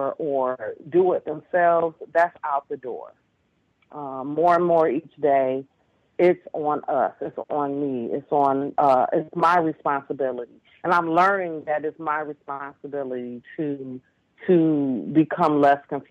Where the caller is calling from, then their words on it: Detroit, Michigan, United States; I'm calling from Detroit, and I just wanted to chime in briefly. I just arrived at my 40 years on this planet